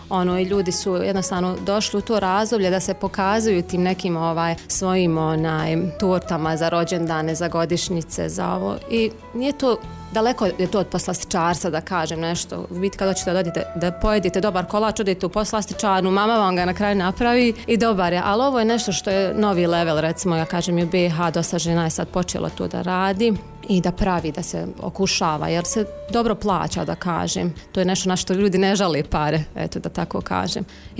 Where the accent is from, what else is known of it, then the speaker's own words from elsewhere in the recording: Zenica, Federation of Bosnia and Herzegovina, Bosnia & Herzegovina; dolazim iz Enci, imam 29 godina i eto, to je to ukratko.